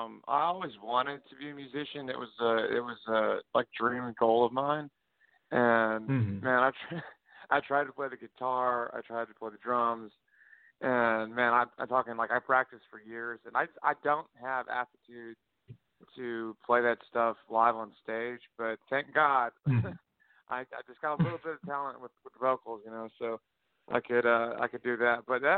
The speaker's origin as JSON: {"language": "English", "town": "Houston", "region": "Texas", "country": "United States", "said": "I'm from Houston. Yes, sir."}